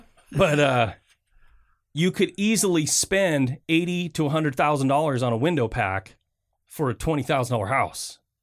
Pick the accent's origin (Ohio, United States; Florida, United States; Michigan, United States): Michigan, United States; Flint; I grew up in Flint, Michigan, and there's a small area of Flint called Carriage Town.